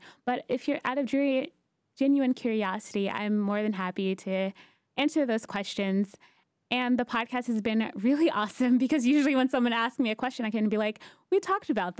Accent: Atlanta, Georgia, United States; born or raised there

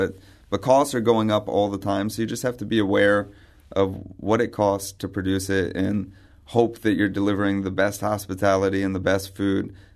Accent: Vermont, United States; born there; I was born in Vermont and on Lake Champlain, and you notice all the water there is now pretty polluted.

